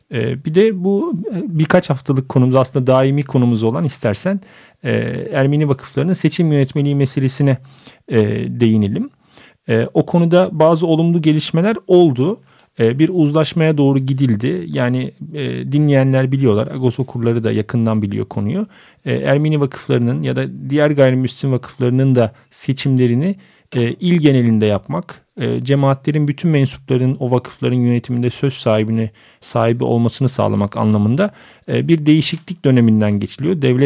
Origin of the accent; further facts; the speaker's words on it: Sivas, Turkey; Benim memleketim Sivas, Gürün değil